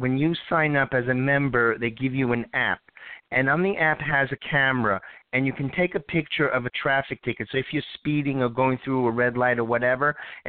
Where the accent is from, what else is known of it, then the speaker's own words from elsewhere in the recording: Florida, United States; I was driving in New York, and I was on my cell phone, and I'm from Florida.